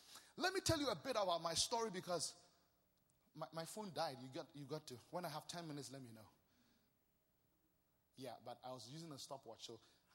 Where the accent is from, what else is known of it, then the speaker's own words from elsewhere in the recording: Ghana; I come from Ghana, West Africa.